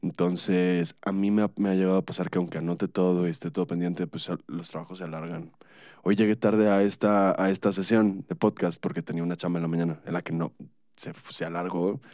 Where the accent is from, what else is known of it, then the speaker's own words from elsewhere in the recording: Monterrey, Nuevo León, Mexico; Es que yo soy de Monterrey, me confundo.